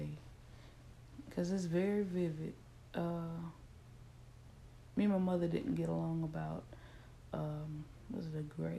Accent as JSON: {"language": "English", "region": "the South", "country": "United States", "said": "And then I'm from the South, and I'm from one of those kind of families, like what goes on in this house stays in this house."}